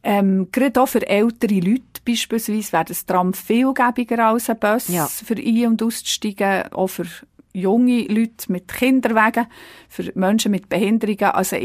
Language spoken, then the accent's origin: German; Ostermundigen, Bern, Switzerland; Ja, es ist halt meine Heimat, es sind meine Wurzeln. Ich bin dort aufgewachsen, hatte eine sehr tolle Kindheit.